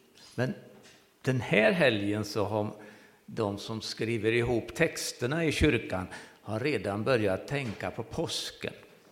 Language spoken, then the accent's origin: Swedish; Borås, Västra Götaland County, Sweden; born there; vi är födda i Borås.